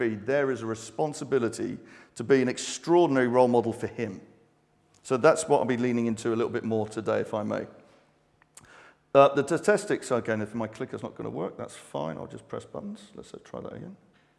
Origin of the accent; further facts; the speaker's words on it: London, United Kingdom; when I was a little child, I grew up in London. I was born and raised in London.